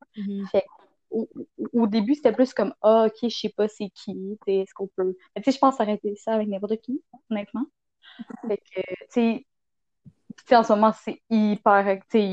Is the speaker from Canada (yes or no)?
yes; Quebec, Canada; Alors que moi, je suis québécoise de souche, là, très, très, très québécoise.